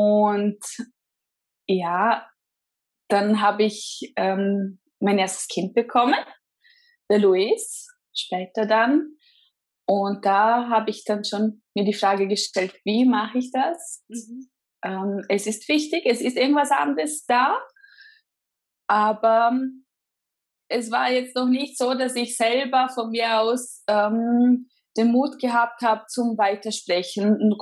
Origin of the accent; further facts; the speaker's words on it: Austria; also born or lived in Brazil; dann bin ich sozusagen in Österreich aufgewachsen. Aber ab diesem Moment, als ich in Österreich war, war es bei mir eigentlich nur Deutsch. Also in der Schule hat man Deutsch gesprochen mit mir. Zu Hause, auch Mama hat Deutsch gesprochen.